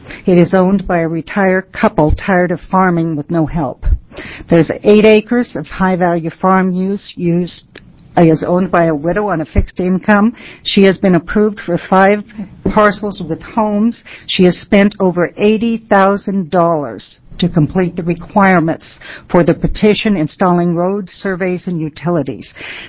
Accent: Parkdale, Oregon, United States; from Parkdale, Oregon, and I represent the silent citizens of Oregon.

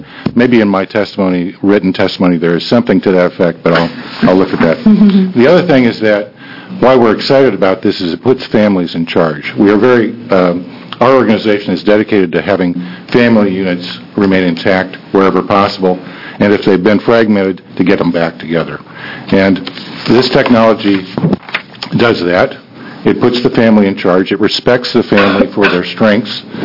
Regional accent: Eugene, Oregon, United States; And having worked in the field and being born and raised in Eugene, actually, and worked in this for about 38 years

